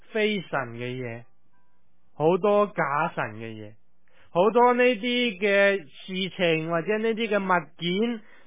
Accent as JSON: {"language": "Cantonese", "country": "China", "said": "其实有少少好像我们中国人做生意的时候，我们会喜欢在我们的收银柜隔离摆的什么？"}